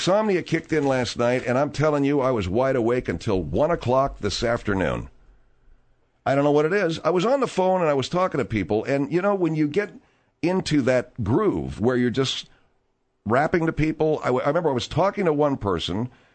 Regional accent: Arcadia, California, United States; You know, I grew up in Arcadia, California. It's about 13 miles northeast of L.A., downtown L.A.

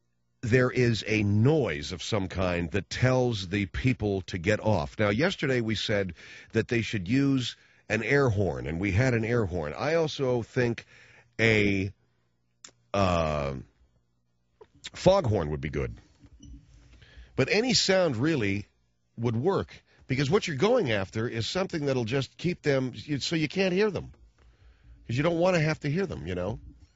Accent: Arcadia, California, United States; I raced my bicycle right in front of an Arcadia cop when I was growing up in Arcadia.

